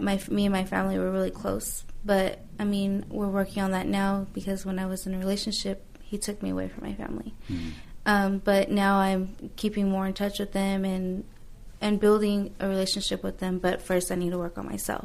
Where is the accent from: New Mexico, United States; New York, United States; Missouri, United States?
New Mexico, United States; born there; now in Fresno, United States; I was born in New Mexico, but I've lived in Fresno for about 12, 13 years.